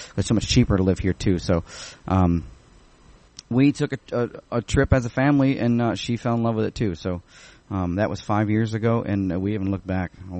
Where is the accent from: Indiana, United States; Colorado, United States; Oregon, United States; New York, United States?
New York, United States; now in Nashville, United States; I'm from New York. I'm from upstate New York orig